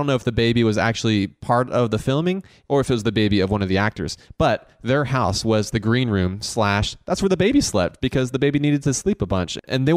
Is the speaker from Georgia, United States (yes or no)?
yes; Augusta, Georgia, United States; Growing up in Augusta, we didn't have spring break. Instead, it was just called Masters Week because that's when spring break was.